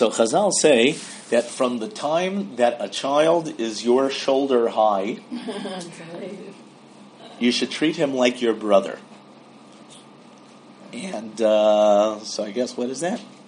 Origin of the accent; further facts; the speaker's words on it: Milwaukee, Wisconsin, United States; I remember when I was growing up in Milwaukee, you couldn't live in Milwaukee without being a Green Bay Packer fan.